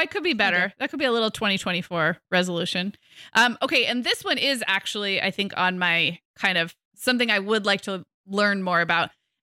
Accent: California, United States; And I'm a Californian. We all grew up in droughts in the 90s

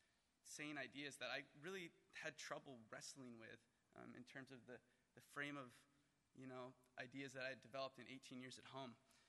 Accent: Westlake Village, California, United States; I'm purportedly graduating from the University of California, Berkeley in 2 weeks. I'm originally from Westlake Village, down south

